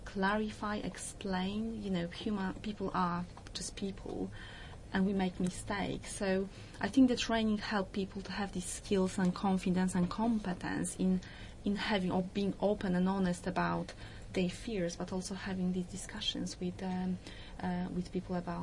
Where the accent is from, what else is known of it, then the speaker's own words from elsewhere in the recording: Poland; English is a second language; now in United Kingdom; So I came to the UK from Poland 12 years ago, 12 years in April